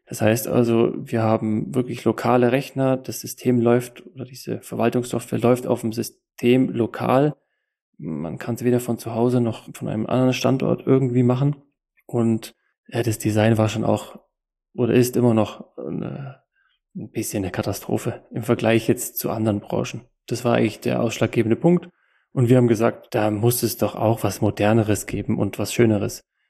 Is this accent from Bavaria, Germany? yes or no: yes; Kempten, Bavaria, Germany; komme aus dem Allgäu in Kempten